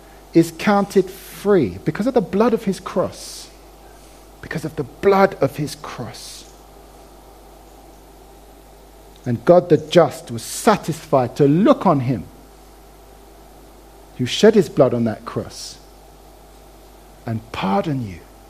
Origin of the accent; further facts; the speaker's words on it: London, United Kingdom; I'm a Londoner.